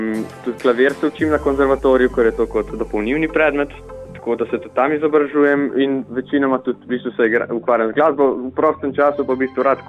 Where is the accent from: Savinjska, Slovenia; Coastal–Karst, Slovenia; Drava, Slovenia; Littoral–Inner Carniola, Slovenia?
Littoral–Inner Carniola, Slovenia; Cerknica; ker sem jaz tukaj iz Cerknice ostali pa tudi iz okolice Ljubljane oziroma tam Žal